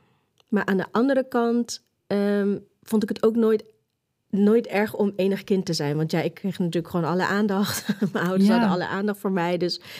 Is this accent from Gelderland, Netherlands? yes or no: yes; Vaassen, Gelderland, Netherlands; Ja, ik ben enig kind. Dus het was eigenlijk altijd mijn ouders en ik. En ik kom uit Vaassen. Daar ben ik ook geboren. En mijn ouders en ik zijn Molukkers. Mijn ouders zijn wel gewoon in Nederland geboren. En ik ben dus thuis geboren in Vaassen. En eigenlijk hebben we altijd daar gewoond.